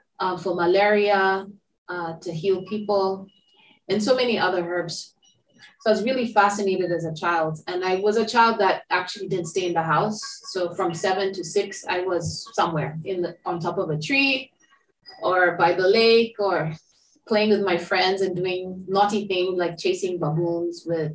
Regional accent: Kenya; I grew up in Kenya, and my grandmother used a lot of herbal medicine.

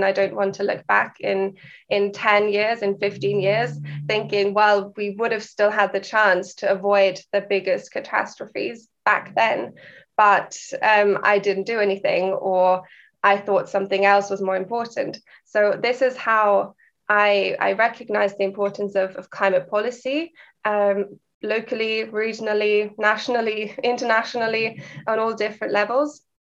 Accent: Vienna, Austria; also born or lived in United Kingdom; I grew up in Vienna, did all of my school years there. I then did my undergrad in the UK in Cambridge

